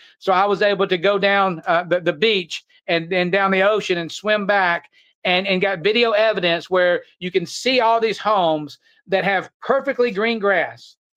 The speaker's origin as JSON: {"language": "English", "country": "United States", "said": "You know, I'm still an American. This is a free country."}